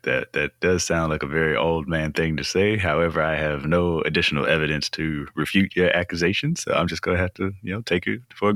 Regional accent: Texas, United States; also born or lived in Denver; I'm born and raised in Texas. So when I was spending my 7 years in Denver

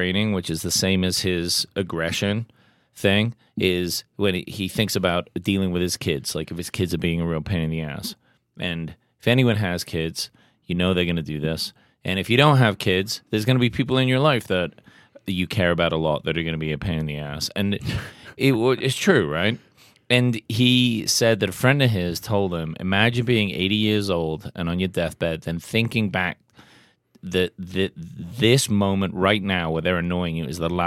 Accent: England, United Kingdom; I'm English, bro.

